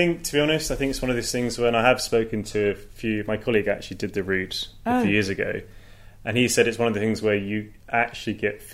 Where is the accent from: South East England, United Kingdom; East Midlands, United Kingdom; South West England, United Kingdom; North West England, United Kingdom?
South East England, United Kingdom; Petersfield; I grew up in the South Downs here in Petersfield, so I know I really value the great outdoors, always have, and probably been quite spoiled.